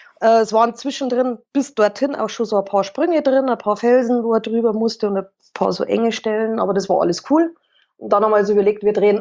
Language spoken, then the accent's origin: German; Burghausen, Bavaria, Germany; Nein, ich bin aus Burghausen, das gehört also weder zum Chiemgau noch zum Berchtesgadener Land noch zu Salzburg, das ist von Salzburg 60 Kilometer weit weg.